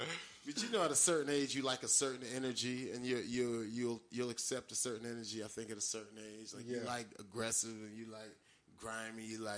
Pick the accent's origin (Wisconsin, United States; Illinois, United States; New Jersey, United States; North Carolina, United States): New Jersey, United States; moved away; I grew up in Jersey, so when I came to Miami, I was all I'm in that booty music all that.